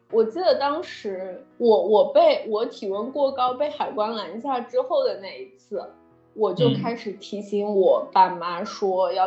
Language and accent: Chinese; Yinchuan, Ningxia, China; 我老家就是地方也小，然后就是西北的一个城市